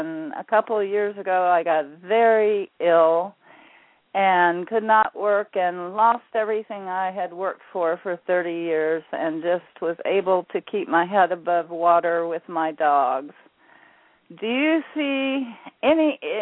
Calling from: Florida, United States; And I'm calling from Florida.

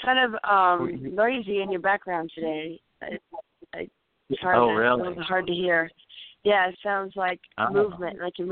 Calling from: California, United States; Hi, this is … from California.

